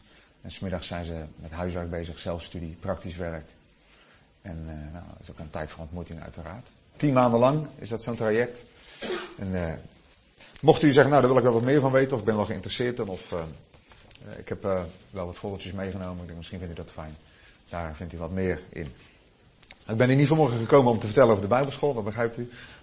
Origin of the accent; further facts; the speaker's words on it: Goes, Zeeland, Netherlands; ik kom oorspronkelijk uit Zeeland. Ja, dat is nog eens een gebied. Uit Goes. Daar heb ik de eerste 30 jaar van mijn leven gewoond.